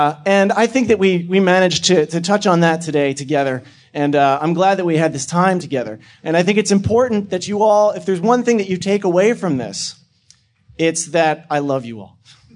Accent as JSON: {"language": "English", "region": "Pennsylvania", "country": "United States", "said": "Well, ladies and gentlemen, as you know, I come from Pennsylvania."}